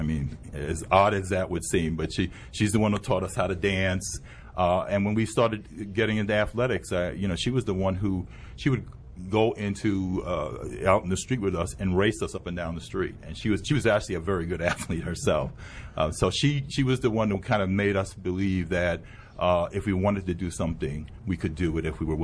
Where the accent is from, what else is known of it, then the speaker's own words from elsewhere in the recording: New York, United States; We grew up in the South Bronx in the projects